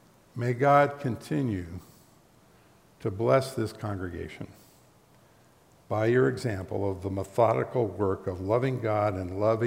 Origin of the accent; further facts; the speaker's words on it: California, United States; born or raised there